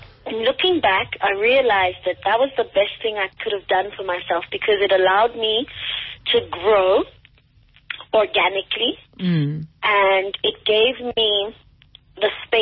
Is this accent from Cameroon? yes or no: yes; Cameroon; now in South Africa; But I'm from the English-speaking side of Cameroon.